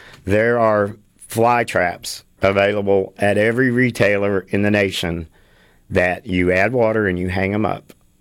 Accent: Branson, Missouri, United States; when I go to Missouri, you know, and growing up in Ozark Mountains in Branson, there's even a few sunflower farms there

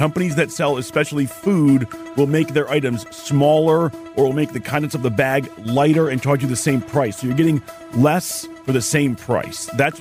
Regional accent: Scotland, United Kingdom; Don't tell anybody, but I'm Scottish.

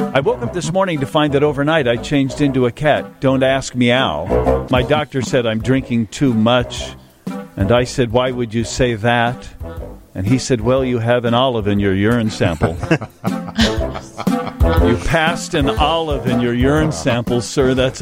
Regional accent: Nevada, United States; My home state of Nevada is ranked number 50 in education.

